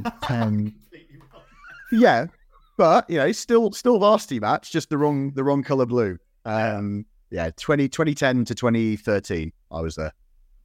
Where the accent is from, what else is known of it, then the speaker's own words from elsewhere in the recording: Northern England, United Kingdom; with a name like … my heritage is very much South Wales. So, I refer to myself as a proud Welshman, very much not a proud Englishman, despite the fact I grew up in the North.